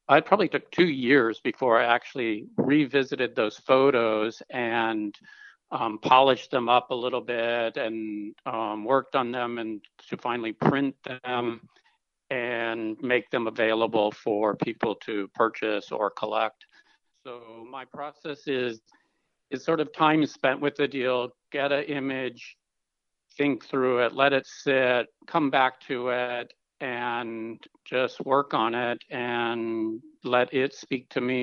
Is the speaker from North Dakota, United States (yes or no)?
yes; North Dakota, United States; growing up in North Dakota, I was always in nature, and the beauty of North Dakota still resides with me.